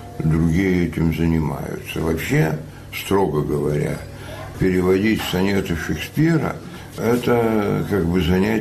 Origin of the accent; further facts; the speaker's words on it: Dnipro, Dnipropetrovsk Oblast, Ukraine